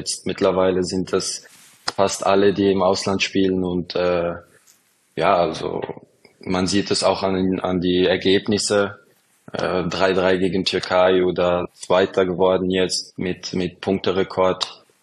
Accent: Luxembourg; Ja, ich bin in Luxemburg groß geworden.

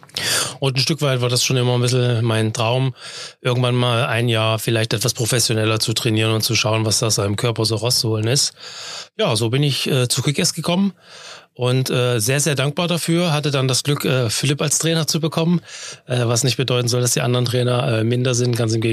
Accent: Thuringia, Germany; komme aus Thüringen

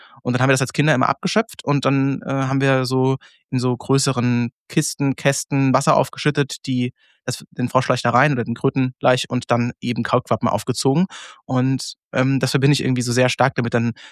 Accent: Rhineland-Palatinate, Germany; Ich bin aufgewachsen ja einfach im rheinland-pfälzischen Kaff-Umland. Also ich hatte keinen Bezug zu Städten, weil es gab keine Städte in unserer Nähe. Mhm. Also ich bin irgendwo in dieser Ecke zwischen Koblenz, Wiesbaden, Mainz, Frankfurt, in diesem Dreieck da irgendwo aufgewachsen. Da ist nichts.

